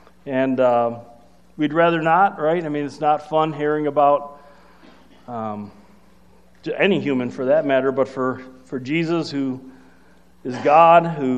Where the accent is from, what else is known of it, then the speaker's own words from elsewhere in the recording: Chicago, Illinois, United States; You know, when I was growing up in Chicago, I went down to a Bears game